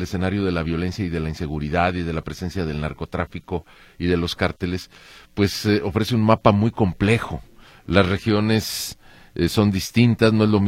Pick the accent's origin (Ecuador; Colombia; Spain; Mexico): Mexico; digo paisanos pues porque somos todos mexicanos